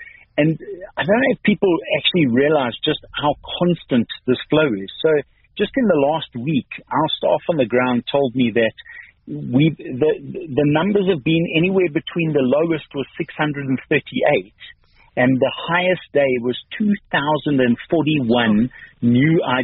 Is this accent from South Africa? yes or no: yes; South Africa; I think we as a South African nation need to realize that this is a potential risk to us as a nation as well